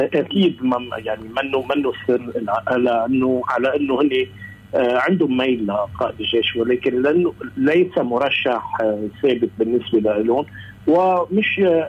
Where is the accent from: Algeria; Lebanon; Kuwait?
Lebanon; نحن كلبنانيين